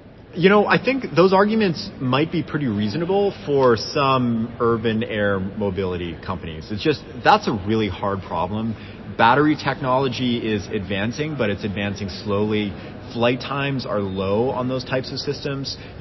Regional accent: Las Vegas, Nevada, United States; I grew up in Vegas.

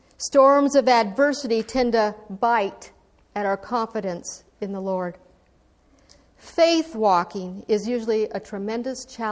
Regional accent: Alaska, United States; now in New Hampshire, United States; I was pretty new to New Hampshire. I was far away from my family and the familiarity of my home state, Alaska.

